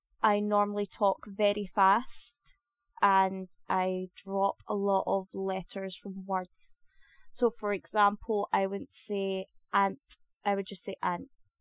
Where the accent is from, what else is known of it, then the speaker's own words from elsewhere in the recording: Scotland, United Kingdom; I am from Scotland. I was raised in the west of Scotland.